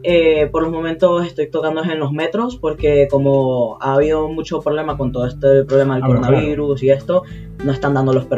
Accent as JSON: {"language": "Spanish", "country": "Venezuela", "moved": "yes", "said": "No, hasta que no me fui de Venezuela yo no tuve apoyo de mi madre en este sentido."}